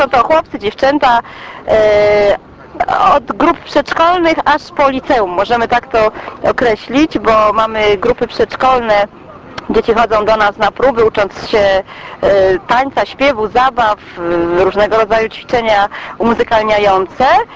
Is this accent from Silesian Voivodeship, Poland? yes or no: no; Greater Poland Voivodeship, Poland; pochodzimy z Wielkopolski